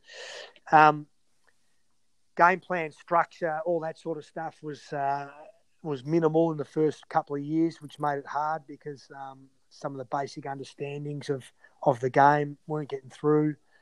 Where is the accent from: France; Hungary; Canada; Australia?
Australia; Hawthorn, Victoria; I grew up in Hawthorn, got a lot of good mates there.